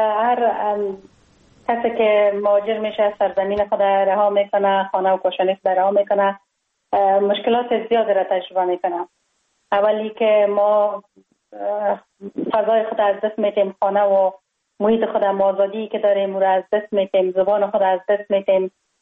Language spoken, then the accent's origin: Persian; Kabul, Afghanistan; born or raised there